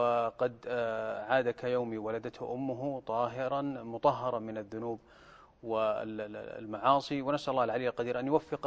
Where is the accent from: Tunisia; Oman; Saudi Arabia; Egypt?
Saudi Arabia; نحن أبناء المملكة العربية السعودية